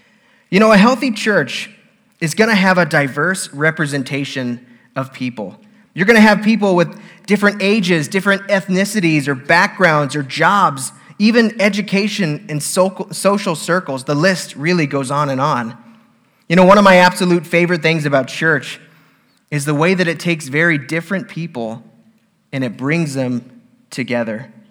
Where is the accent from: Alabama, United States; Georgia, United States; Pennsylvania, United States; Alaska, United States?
Alaska, United States; now in La Salle, United States; even though I'm from Alaska. I really have no business being here.